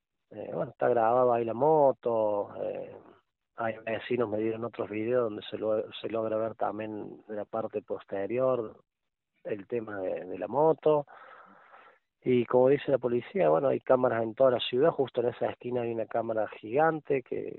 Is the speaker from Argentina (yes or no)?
yes; Córdoba, Argentina; mis empleadas son de Córdoba, yo soy de Córdoba